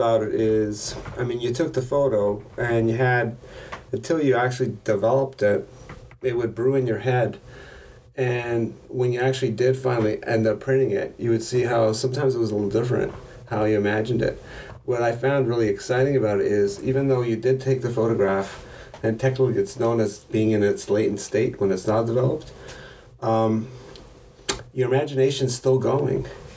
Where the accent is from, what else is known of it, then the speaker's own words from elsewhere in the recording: Toronto, Ontario, Canada; I'm originally from Toronto, Canada. I moved to the West Coast to enjoy West Coast part of life.